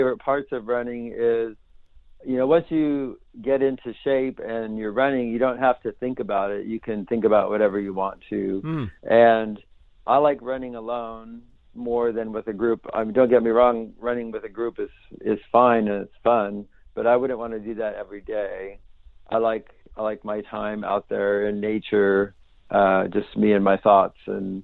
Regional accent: Oregon, United States; also born or lived in Portland / Eugene; When I was five, then we moved from Portland, Oregon to Eugene, Oregon. And then there, of course, I have a memory of everything, and we moved multiple times and through multiple parishes.

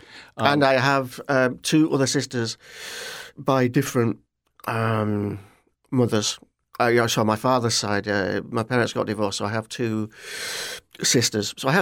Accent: Barnsley, Yorkshire and the Humber, United Kingdom; I grew up in a town called Barnsley. It's about 200 miles north of London, 35 miles east of Manchester. It was a very traditional coal mining community. Both of my grandfathers were coal miners.

